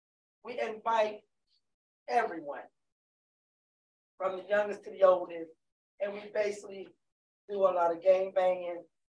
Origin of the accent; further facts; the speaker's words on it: Bertie, North Carolina, United States; I am originally from Bertie. Yeah. I'm one of the real bad girls back in the day.